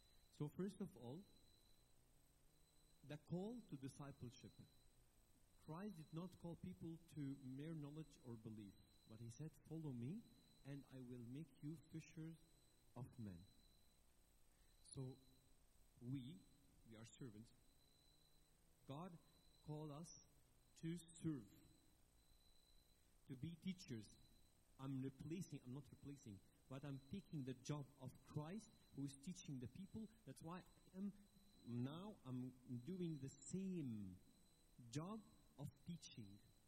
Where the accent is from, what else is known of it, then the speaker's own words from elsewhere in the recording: Alexandria, Alexandria Governorate, Egypt; I'm from Alexandria, so I'm so proud